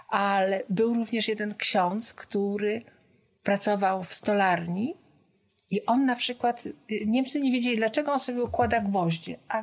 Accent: Poznań, Greater Poland Voivodeship, Poland; ponieważ jestem poznanianką.

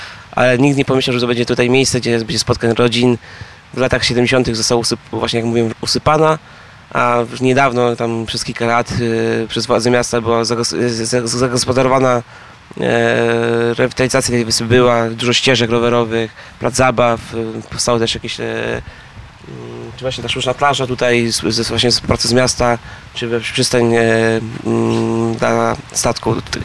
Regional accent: Piła, Greater Poland Voivodeship, Poland; born there; Tak, tutaj no to urodzenie, tutaj urodziłem się, mieszkam i działam.

